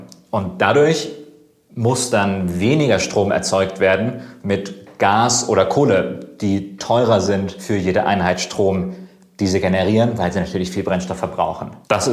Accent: Baden-Württemberg, Germany; ich bin bei Karlsruhe aufgewachsen

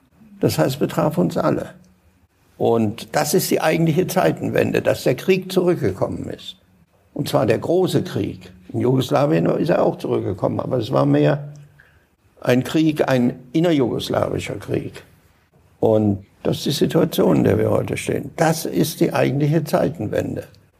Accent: Baden-Württemberg, Germany; Ich bin in Baden-Württemberg geboren und aufgewachsen im Südwesten. Seitdem ich mich erinnern kann, waren da amerikanische Soldaten.

